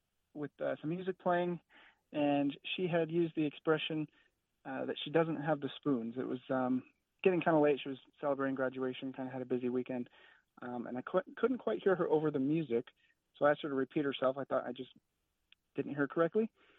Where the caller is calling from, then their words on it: Fort Collins, Colorado, United States; I'm calling from Fort Collins, Colorado.